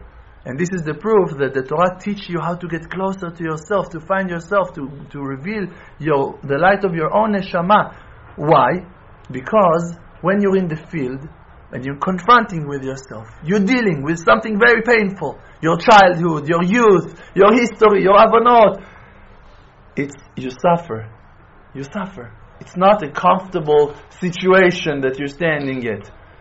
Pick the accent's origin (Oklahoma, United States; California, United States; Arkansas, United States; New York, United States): New York, United States; Bronx; No, we're from the Bronx, not from the...